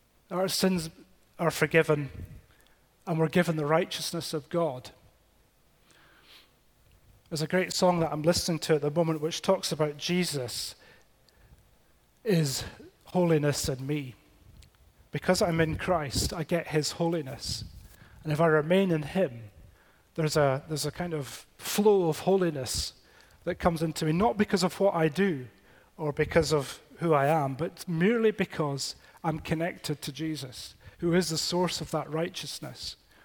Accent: Isle of Skye, Scotland, United Kingdom; I come from Skye, and Talisker whiskey is a big industry up there. And I know the part of Skye where all that's made.

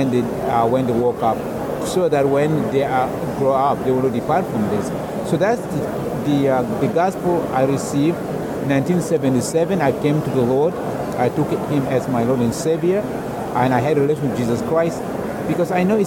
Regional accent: South Sudan; I grew up in South Sudan, and that country...

